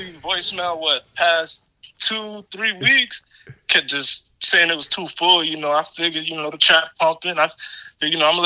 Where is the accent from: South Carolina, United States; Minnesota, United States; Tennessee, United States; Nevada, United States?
South Carolina, United States; Somerville; from Somerville, South Carolina.